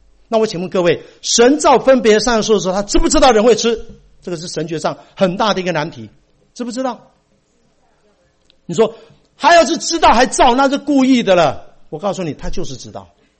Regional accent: Taiwan; moved away; 因为我从台湾来才四年啊

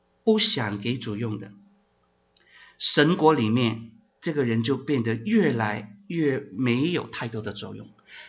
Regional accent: Guangdong, China; Chinese is a second language; 其实我们广东人哪来的国语

